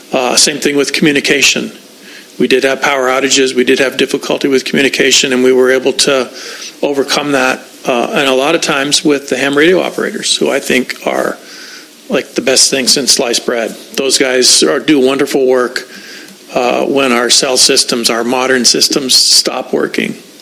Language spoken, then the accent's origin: English; California, United States; I come from Santa Barbara County, spent a long time there, where we had disasters every other day